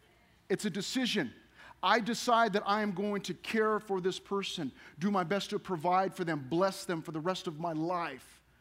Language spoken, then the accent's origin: English; San Bernardino, California, United States; I'm from San Bernardino. We specialize in criminal element. That's what we do there. I grew up there.